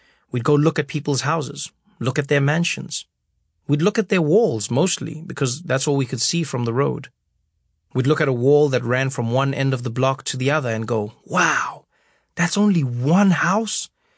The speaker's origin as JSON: {"language": "English", "town": "Soweto", "region": "Gauteng", "country": "South Africa", "tie": "born or raised there", "said": "Growing up in Soweto, our dream was to put another room on our house."}